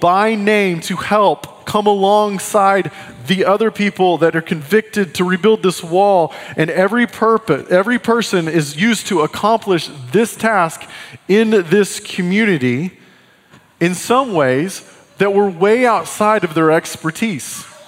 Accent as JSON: {"language": "English", "region": "Texas", "country": "United States", "said": "I was supposed to pretend like I knew how to grill because I was from West Texas and I was a man."}